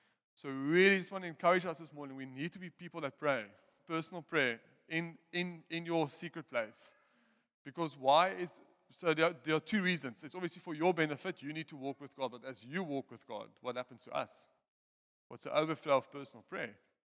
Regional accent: South Africa; accent: Afrikaans; English is a second language; I'll say that again because I badly messed it up. It's my Afrikaans accent, sorry.

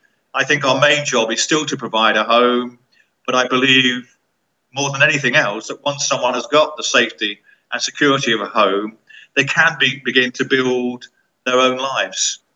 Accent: Leicester, East Midlands, United Kingdom; I was born and bred on New Park's estate in Leicester, which is next to Braunston.

